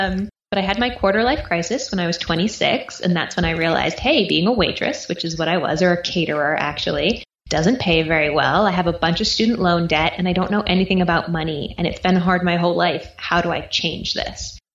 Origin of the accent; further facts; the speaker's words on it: East Coast, United States; now in Austin, United States; So I grew up on the East Coast. I now live in Austin, Texas, and I grew up in a single parent household.